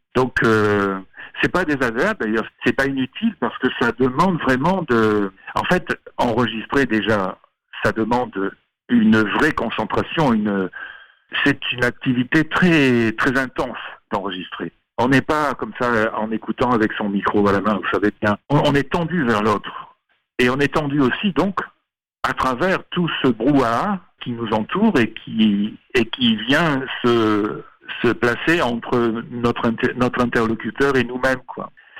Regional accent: Marseille, Provence-Alpes-Côte d'Azur, France; also born or lived in Var; Je suis né dans le Var, mais parce que mon père était cheminot, et donc on voyageait de gare en gare comme ça. Mais très très vite, à la toute petite enfance, je suis venu à Marseille, où j'ai vécu toute la première partie de ma vie, enfin, jusqu'aux études

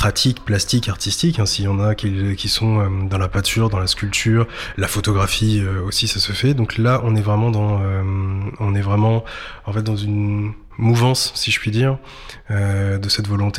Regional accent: Le Havre, Normandy, France; moved away as an adult; Alors je suis havrais et pour être tout à fait honnête, c'est là ça fait 10 ans que j'ai quitté le Havre pour travailler.

